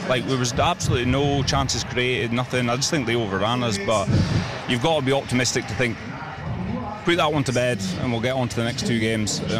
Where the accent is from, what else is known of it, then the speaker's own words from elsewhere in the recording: Aberdeen, Scotland, United Kingdom; Aberdeen.